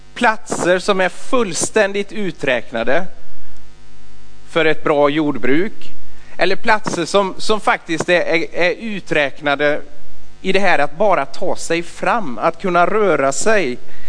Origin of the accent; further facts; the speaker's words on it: Hjällby, Västra Götaland County, Sweden; Min pappa, han är sjätte generationen jordbrukare som plöjer och harvar och sår på gården hemma i Hjällby.